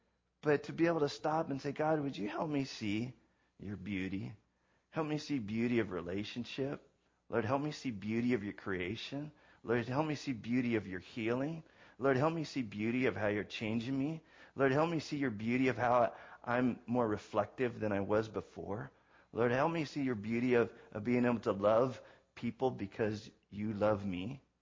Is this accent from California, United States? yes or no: yes; California, United States; Growing up in Southern California, I'm thinking, we live in the country. You know, there's 16,000 people here.